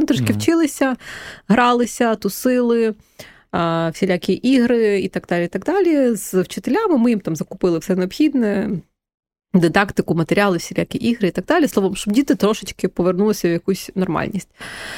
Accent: Vinnytsia Oblast, Ukraine; я сама з Вінниччини, мої батьки живуть в Вінницькій області

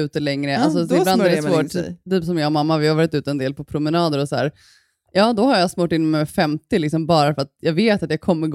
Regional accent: Sweden; Det är alltid så sjukt för att när man är hemma i Sverige. Alla är ju så himla bleka den här årstiden.

